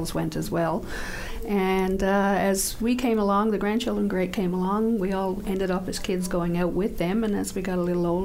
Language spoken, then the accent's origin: English; St. John's, Newfoundland and Labrador, Canada; I grew up in St. John's, but we spent... most of our time in Renews whenever we could